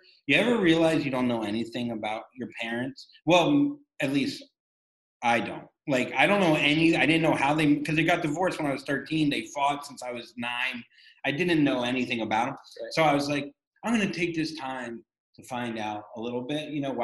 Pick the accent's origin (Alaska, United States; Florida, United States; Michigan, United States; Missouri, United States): Florida, United States; I grew up in Florida. My mom is from Skokie, from Chicago.